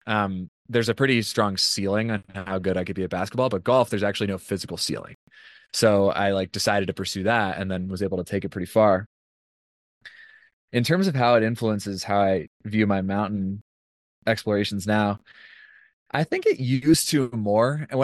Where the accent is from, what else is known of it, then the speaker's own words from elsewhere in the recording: Washington, United States; So I grew up in Washington State, and we spent a lot of time, I would say, camping as a kid.